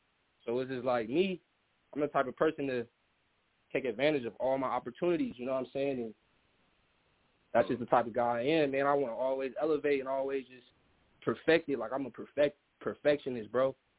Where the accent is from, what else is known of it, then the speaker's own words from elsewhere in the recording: Los Angeles, California, United States; We straight out of the West Coast, man. We come from Southern Cali, man.